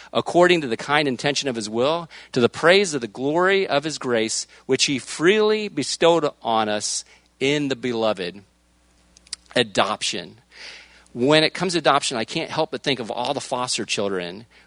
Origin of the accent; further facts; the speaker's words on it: Tampa, Florida, United States; I'm from the Gulf Coast. I'm from Tampa Bay area.